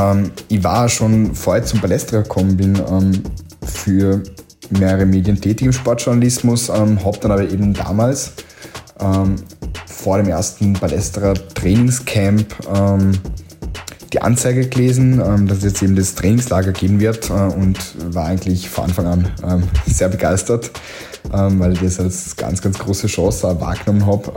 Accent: Vorarlberg, Austria; Und als Vorarlberger war ich dann natürlich auch beim Vorarlberg-Schwerpunkt dabei

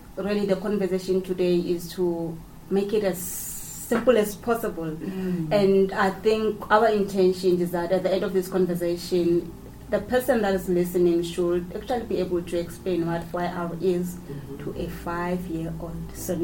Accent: Sisakwane, Limpopo, South Africa; I'm from a small village. I call it a small village. I don't know why. Small village called Sisakwane in Limpopo.

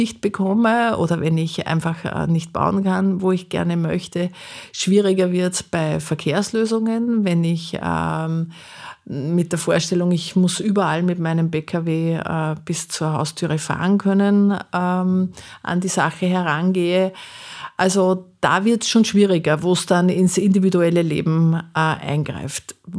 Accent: Linz, Upper Austria, Austria; Also ich komme ja aus Linz

